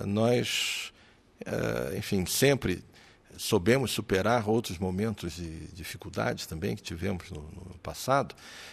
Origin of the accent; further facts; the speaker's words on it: Rio de Janeiro, Brazil; mas eu, como carioca, sou ainda mais otimista.